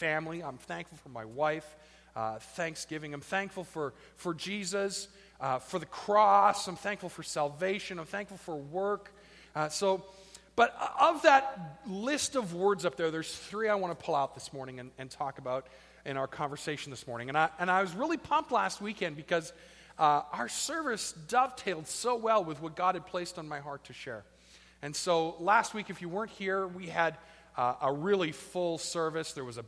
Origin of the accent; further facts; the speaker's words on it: East Coast, United States; It was a Christian home. My folks were committed to going to church. I grew up on the East Coast, so everyone got dressed up in their best threads and went to church every Sunday.